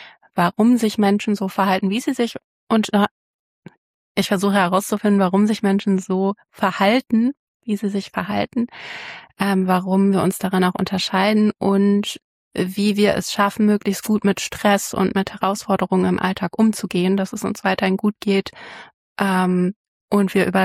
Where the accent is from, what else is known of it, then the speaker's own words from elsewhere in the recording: Cologne, North Rhine-Westphalia, Germany; Ich bin Kölnerin von Hause aus, aufgewachsen in Köln und ja, ich bin hier zur Schule gegangen.